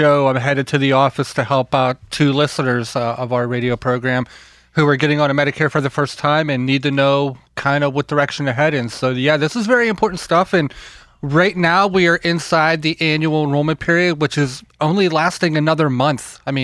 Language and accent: English; Ireland; it was pretty hardcore because I'm an Irish guy. I love potatoes and anything carb-related I love